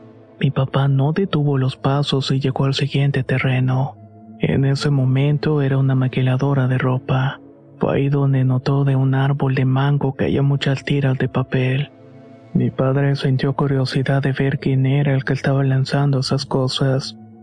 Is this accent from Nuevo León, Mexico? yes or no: no; San Andrés Tuxtla, Veracruz, Mexico; Soy originario de San Andrés Tuxtla en Veracruz. Este lugar se encuentra a unos cuantos minutos de Catemaco, la famosa tierra de los brujos